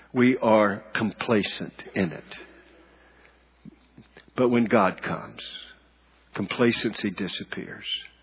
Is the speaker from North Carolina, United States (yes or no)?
yes; North Carolina, United States; also born or lived in Alabama; Habakkuk, though, I'm from North Carolina and Alabama now.